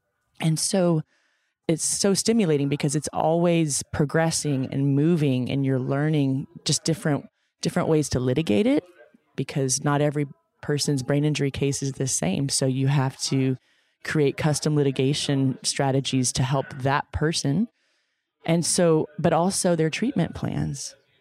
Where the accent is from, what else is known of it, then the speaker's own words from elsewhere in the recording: Texas, United States; also born or lived in Chicago / California; And so after 5.5 years, and I was in Chicago, I'm from Texas originally, it's cold.